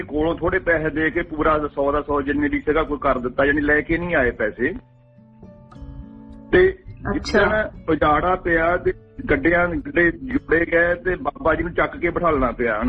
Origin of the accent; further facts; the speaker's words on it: Jandiala, Punjab, India; ਪਿੰਡ ਜੜਿਆਲਾ ਸਾਡਾ, ਨੂਰ ਮਿਲ ਜਲੰਧਰ ਦੇ ਡਿਸਟ੍ਰਿਕਟ ਦੇ ਵਿੱਚ